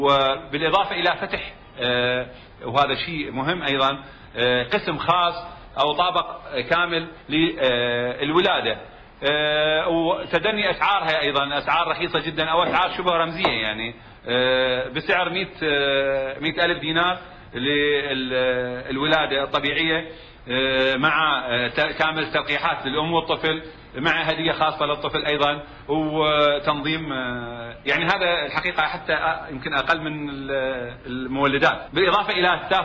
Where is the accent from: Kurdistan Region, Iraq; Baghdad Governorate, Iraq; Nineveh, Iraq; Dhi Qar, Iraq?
Dhi Qar, Iraq; Nasiriyah; فأول شيء حبيت أقدم مدينتي العزيزة الناصرية اللي أنا أكل لها فضل عظيم هي وأهلها